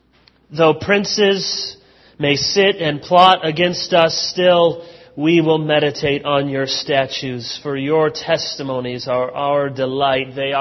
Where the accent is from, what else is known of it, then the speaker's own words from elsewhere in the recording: Grand Rapids, Michigan, United States; also born or lived in Chicago; I was born in Chicago. I grew up mostly in Grand Rapids, went to Hope College, which is over there in Holland